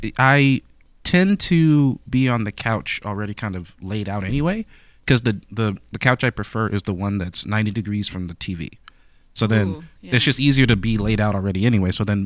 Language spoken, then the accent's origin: English; New York City, New York, United States; I grew up in New York City, in Brooklyn.